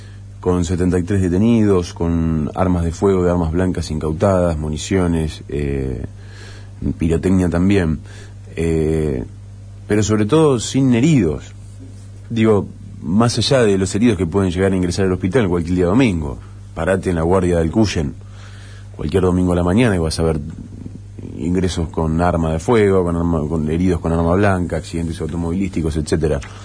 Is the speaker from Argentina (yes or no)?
yes; Santa Fe, Argentina; No es una decisión que a mí como santafesino me enorgullezca